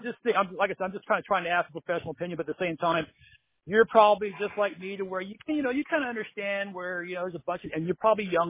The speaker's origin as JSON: {"language": "English", "town": "Lompoc", "region": "California", "country": "United States", "said": "Well, I'm from Lompoc per se, and that Lompoc prefix is still on my number."}